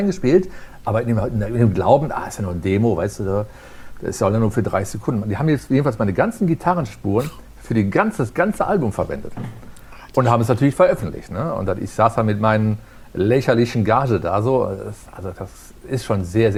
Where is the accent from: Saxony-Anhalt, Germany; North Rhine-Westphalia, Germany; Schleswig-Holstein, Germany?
North Rhine-Westphalia, Germany; Aachen; ich komme aus dem Rheinland, aus Aachen und habe da schon, ich sag mal, professionell Musik gemacht